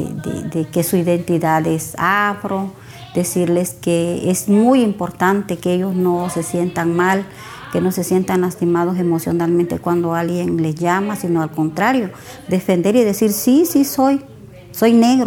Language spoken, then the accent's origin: Spanish; Ometepec, Guerrero, Mexico; vengo de Ometepec, Guerrero. Soy una mujer orgullosamente afromexicana.